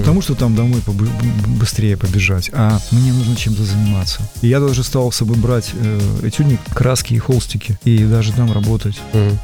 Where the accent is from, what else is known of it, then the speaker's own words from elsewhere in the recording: Belarus; also born or lived in Makhachkala; Я хоть родился очень далеко, я родился в Махачкале, это Дагестан. Угу. До 4 лет мы там жили, потом мы переехали сюда с родителями, да, и я белорус вообще такой.